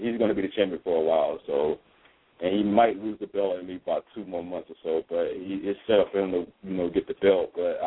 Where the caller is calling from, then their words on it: South Carolina, United States; I'm calling from South Carolina.